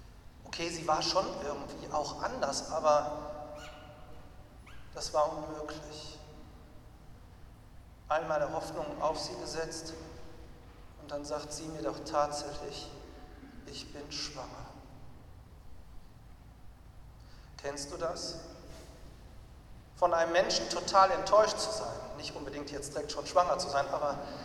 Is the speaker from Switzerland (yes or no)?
no; Wuppertal, North Rhine-Westphalia, Germany; durch die Innenstadt von Wuppertal gegangen, ich bin da in der Gegend groß geworden